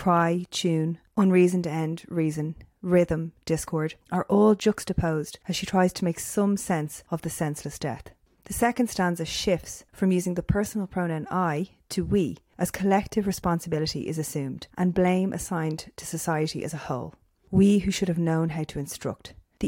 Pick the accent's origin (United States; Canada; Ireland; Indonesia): Ireland; Dublin, Leinster; I'm an English teacher from Dublin